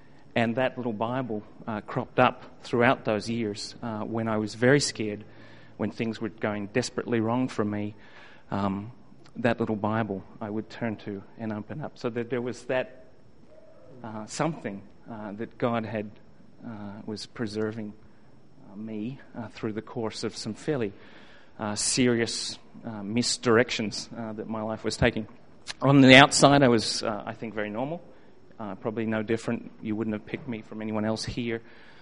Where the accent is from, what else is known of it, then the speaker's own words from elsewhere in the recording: Australia; growing up in Australia, I think we don't realize it